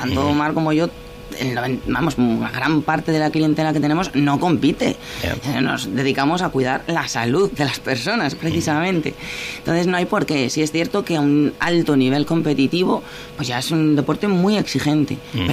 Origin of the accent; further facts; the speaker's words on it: Asturias, Spain; me gusta comer. Me gusta, y como buena asturiana, me gusta todo lo que comemos aquí.